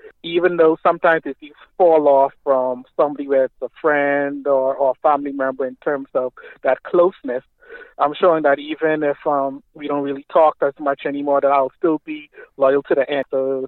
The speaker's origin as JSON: {"language": "English", "country": "Bahamas", "tie": "born or raised there", "said": "so I'm originally from the Bahamas. Growing up there, I always used to be in the school choirs"}